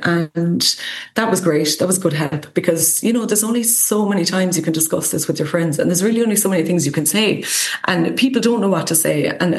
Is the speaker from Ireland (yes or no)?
yes; Kilfinane, Munster, Ireland; he was big into the local history of the town where I'm from Kilfinnan